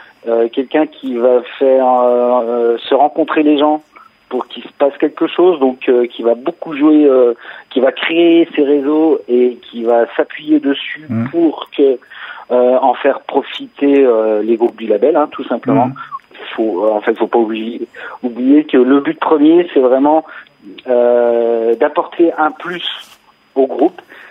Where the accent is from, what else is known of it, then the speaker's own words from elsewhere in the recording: Nîmes, Occitanie, France; Ils sont de Nîmes. Ils sont de Nîmes. Je suis de Nîmes.